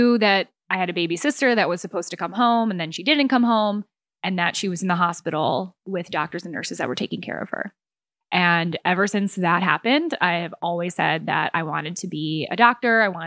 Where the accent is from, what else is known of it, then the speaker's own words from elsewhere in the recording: Chicago, Illinois, United States; I'm from Chicago. So I was born and raised on the near west side of Chicago, which kind of like also plays into this story.